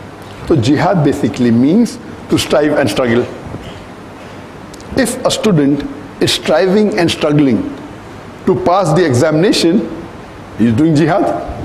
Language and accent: English; India; For example, I come from India